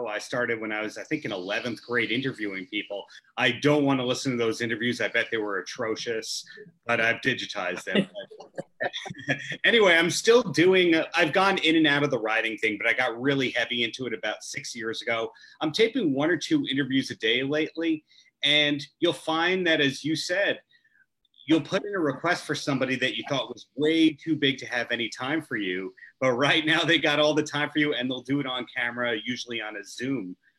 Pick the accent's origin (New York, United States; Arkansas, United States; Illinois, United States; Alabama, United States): New York, United States; Long Beach; now I'm from Long Beach, New York.